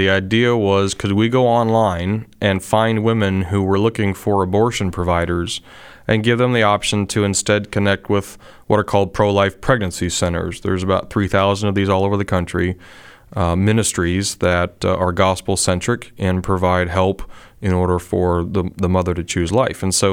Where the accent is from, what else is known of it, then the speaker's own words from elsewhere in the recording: Pennsylvania, United States; Yeah, it's a patchwork quilt. I'm originally from Pennsylvania. I graduated with a classical piano degree.